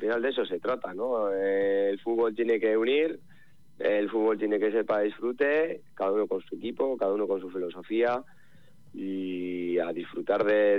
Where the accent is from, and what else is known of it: Basque Country, Spain